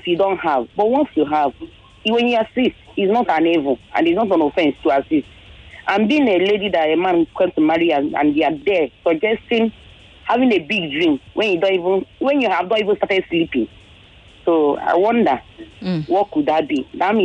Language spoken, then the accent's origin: English; Ikorodu, Lagos, Nigeria; from Ikolodu.